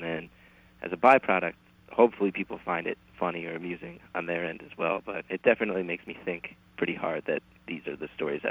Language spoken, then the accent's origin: English; New Jersey, United States; since I grew up in New Jersey, most of the stories are set there